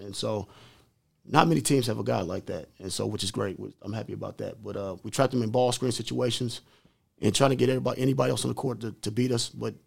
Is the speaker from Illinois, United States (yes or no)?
yes; Illinois, United States; I mean, I'm from Illinois, so I'm still learning my Indiana history.